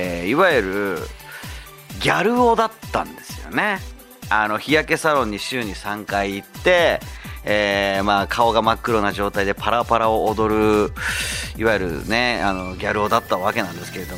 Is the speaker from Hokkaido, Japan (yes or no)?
no; Zama, Kanagawa, Japan; 神奈川県座間市で生まれ育った